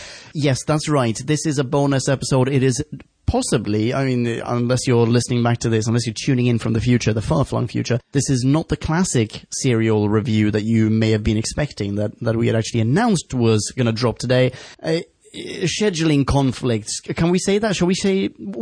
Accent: Stockholm, Stockholm County, Sweden; I'm pan-European. I'm a man without a country. But yes, I was born and raised in Sweden, in Stockholm.

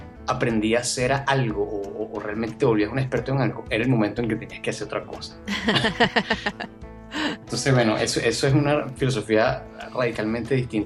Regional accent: Venezuela; Nosotros además, bueno, como venezolanos tenemos como un rato viendo pues, y sufriendo todo lo que está sucediendo en nuestro país.

